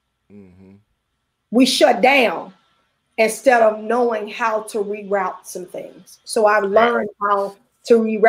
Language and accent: English; Memphis, Tennessee, United States; growing up in Memphis, I was like, well, I don't say this right.